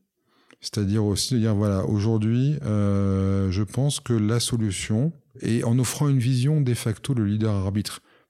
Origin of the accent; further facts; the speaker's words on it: Monaco; je suis monégasque, donc en plus, j'aime être pas trop loin de Monaco.